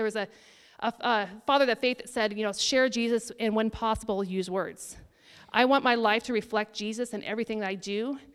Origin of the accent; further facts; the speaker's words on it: Roseburg, Oregon, United States; So I was born in Roseburg, graduated from Umpqua Valley Christian School before they were at Dixonville and had a nice campus.